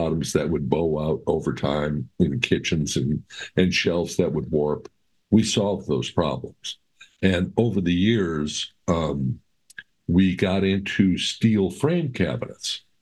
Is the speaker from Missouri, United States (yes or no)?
no; Wisconsin, United States; I'm from Wisconsin, and I kind of feel blessed that I got launched into the New Mexico area